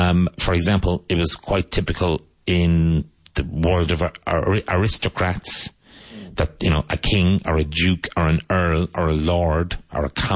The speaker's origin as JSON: {"language": "English", "town": "Cork", "region": "Munster", "country": "Ireland", "tie": "born or raised there", "said": "When I was growing up in Cork, and until I became an English teacher, we have a funny thing that we say there, which is grammatically incorrect."}